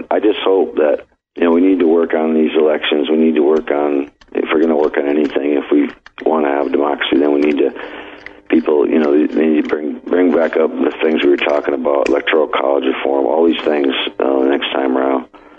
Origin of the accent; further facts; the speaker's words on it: South Dakota, United States; South Dakota, you know, those Republicans in South Dakota, man. I mean, that's my home state.